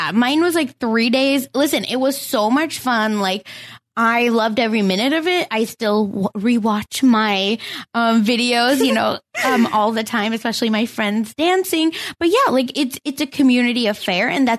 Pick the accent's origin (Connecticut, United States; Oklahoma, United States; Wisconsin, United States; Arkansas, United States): Oklahoma, United States; And then one here where, you know, in Oklahoma, where I'm from